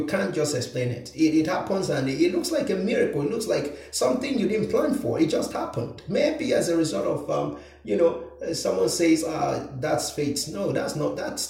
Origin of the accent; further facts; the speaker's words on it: Nigeria; I'm from Nigeria, so in the northern part of Nigeria